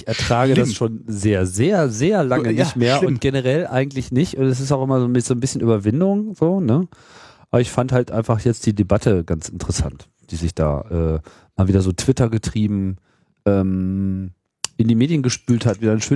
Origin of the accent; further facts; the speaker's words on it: Hannover, Lower Saxony, Germany; Ich komme aus Hannover. Ich komme aus der neutralen Zone.